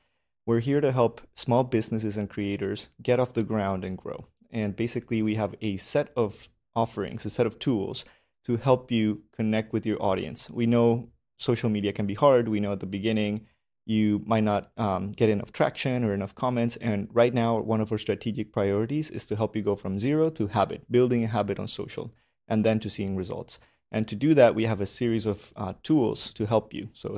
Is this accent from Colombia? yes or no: yes; Colombia; I'm from Colombia. I've been nomading for a few years